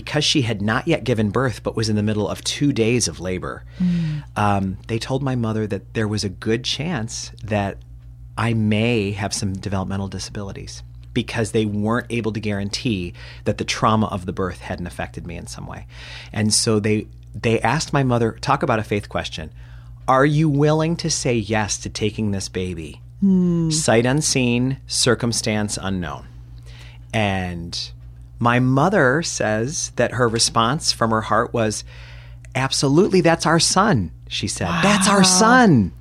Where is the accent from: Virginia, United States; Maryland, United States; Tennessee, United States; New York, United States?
New York, United States; Rochester; And I grew up in Rochester, New York.